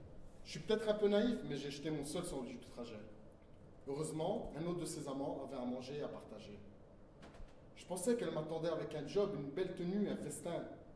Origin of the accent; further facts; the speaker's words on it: Turkey; je suis turc. Moi, je ne travaille pas dans les durums et tout, et je n'ai pas d'accent.